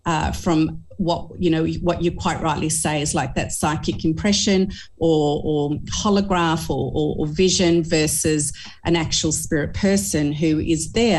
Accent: Hobart, Tasmania, Australia; So I grew up in Hobart, and Hobart, of course, was a colony very early in the piece.

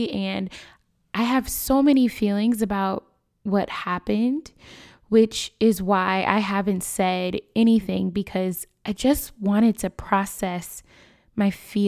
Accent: Chicago, Illinois, United States; My hometown, Chicago, we are no stranger to gun violence.

